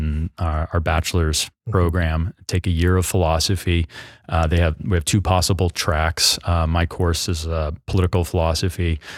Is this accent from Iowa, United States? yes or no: no; Bonners Ferry, Idaho, United States; I grew up in Idaho, North Idaho, a little town called Bonner's Ferry, okay. About 30 miles from the Canadian border. And, I'm a native Idahoan and, moved to Moscow, right out of high school to attend the University of Idaho, okay.